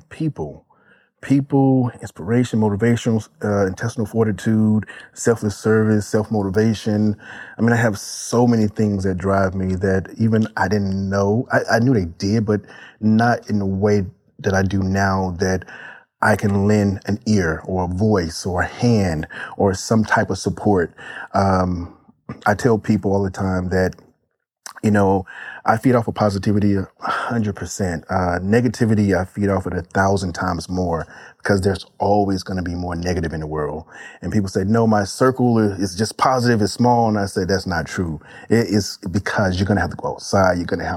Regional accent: Mississippi, United States; I was from Mississippi, small town.

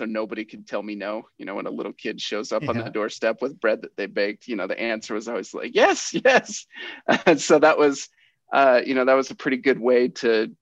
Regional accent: Utah, United States; I grew up in Utah and they were in Idaho, and their dad got a job down in Utah.

